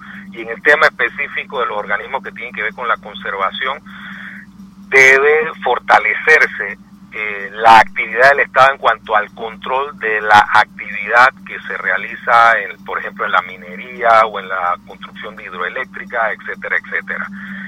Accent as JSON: {"language": "Spanish", "country": "Panama", "said": "Yo creo que todos somos panameños"}